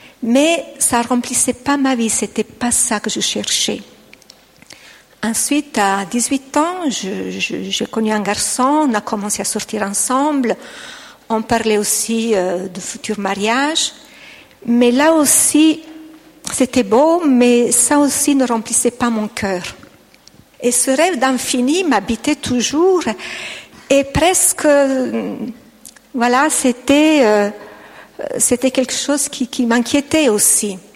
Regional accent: Italy; accent: Italian; French is a second language; Vous excuserez mon français parce que j'ai un petit accent italien, même si ça fait 25 ans que j'ai habité un pays francophone, mais l'accent reste toujours.

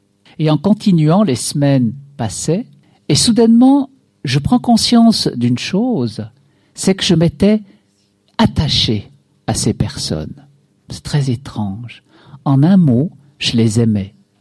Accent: Switzerland; Chez nous en Suisse, c'est permis des associations

